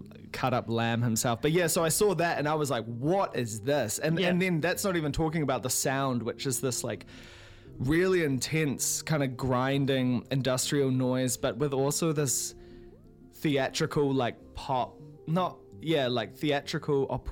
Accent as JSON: {"language": "English", "country": "New Zealand", "said": "the number one thing I want to represent is myself as a New Zealander"}